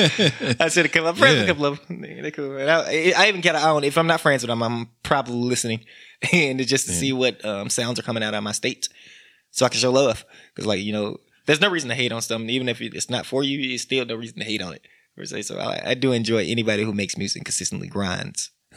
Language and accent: English; Memphis, Tennessee, United States; Like I just can never make that statement. And I'm from Memphis.